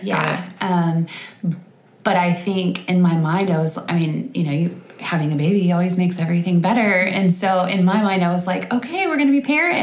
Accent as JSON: {"language": "English", "town": "LaGrange", "country": "United States", "tie": "born or raised there", "said": "But I was born and raised here in LaGrange. I have lived here all my life."}